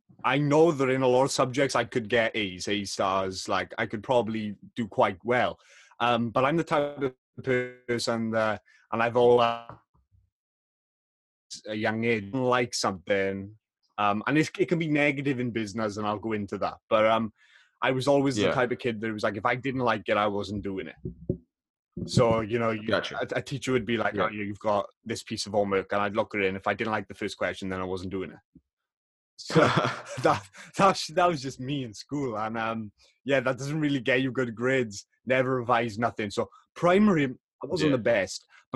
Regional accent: Wales, United Kingdom; So I'm 17 years old and I'm from the UK. I'm from Wales.

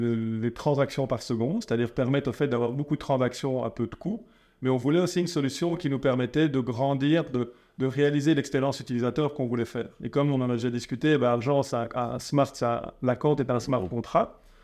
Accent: Belgium; j'ai dit 70 parce que je suis belge

